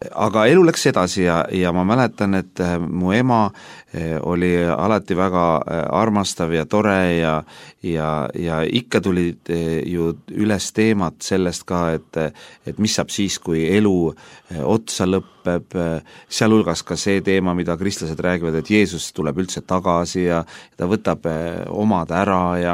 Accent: Tallinn, Harju County, Estonia; kus ma siis pärit olen, nimelt Tallinna linnast, kristlikust perest, minu vanemad kuulusid metodisti kirikusse ja lapsest saadik käisin selles kirikus

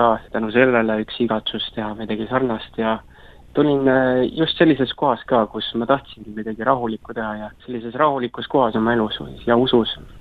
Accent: Koeru, Järva County, Estonia; now in Tallinn, Estonia; Olen töötanud lennujaamas 8 aastat ja elanud samas Tallinnas 8 aastat. Et muidu olen koerust pärit Kesk-Eestist, kus me ka oma abikaasaga kohtusime noorena juba.

